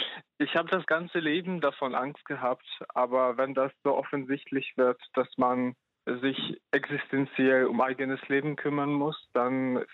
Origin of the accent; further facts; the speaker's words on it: Kyiv Oblast, Ukraine; Also ich komme ursprünglich aus Kiew, aus einem Dorf in Kiew oder nahe Kiew, wo sich mehrere Kriegshandlungen stattfinden.